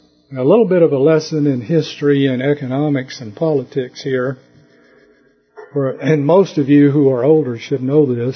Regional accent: Southern US, United States; I grew up in the South. As a little boy, I worked in the fields during the week, and on Saturday, my parents would give me $3.

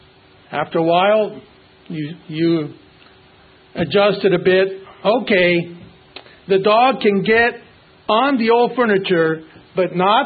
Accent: Cuba; moved away; You might know I was originally from Cuba, and I still grieve for the people that still live there.

